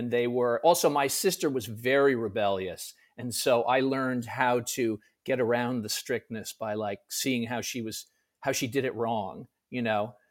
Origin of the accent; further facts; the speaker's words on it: Connecticut, United States; now in New York, United States; I'm from Connecticut originally. I live in New York now.